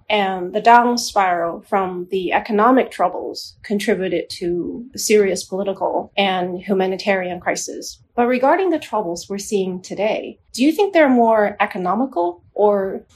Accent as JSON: {"language": "English", "country": "China", "tie": "born or raised there", "said": "My generation is sadly waking up to this fact, especially growing up in China."}